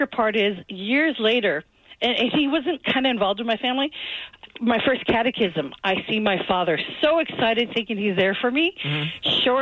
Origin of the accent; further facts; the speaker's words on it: Mexico; now in United States; So the day that we came over from Mexico to find my father, we went to the address that was listed on all the envelopes that he would send money to us.